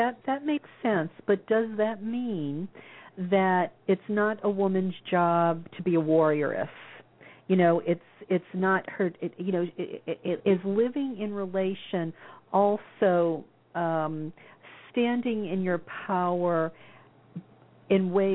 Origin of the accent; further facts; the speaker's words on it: the South, United States; Oh, I know from growing up in the South, you know, you're supposed to be nice.